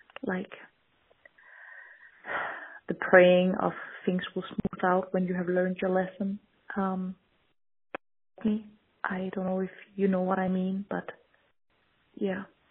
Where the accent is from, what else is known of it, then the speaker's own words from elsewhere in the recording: Denmark; English is a second language; I am from Denmark.